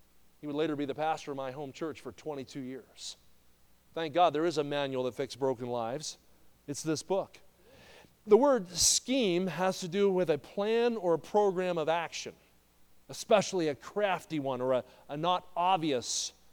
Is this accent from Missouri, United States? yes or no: yes; Kansas City, Missouri, United States; I'm from Kansas City, Missouri, my home church, Eagle Heights Baptist Church.